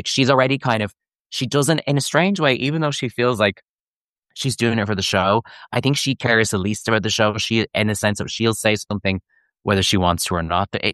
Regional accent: Ireland; because as an Irish person, a lot of the monarchy talk on the show makes my eyes roll back in the back of my head a little bit.

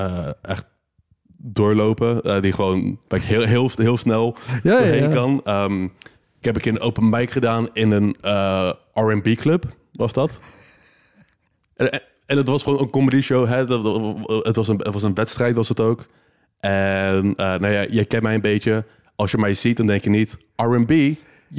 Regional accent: Rotterdam, South Holland, Netherlands; Ik ben Rotterdammer

